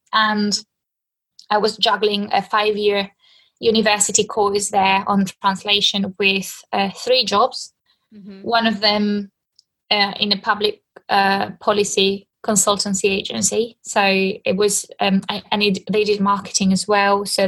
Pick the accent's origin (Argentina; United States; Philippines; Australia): Argentina; moved away as an adult; now in United Kingdom; Yes, I am originally from Argentina, born and raised there. But I moved to the UK when I was 22. That was in 2014.